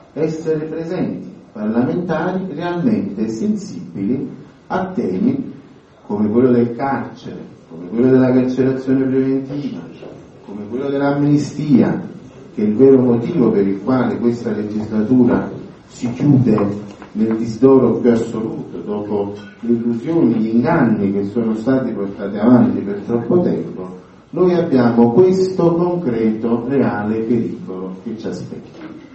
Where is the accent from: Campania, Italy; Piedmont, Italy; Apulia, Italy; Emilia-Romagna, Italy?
Campania, Italy; Naples; che ci dà gioia sia come liberali e radicali sia come napoletani, se posso dire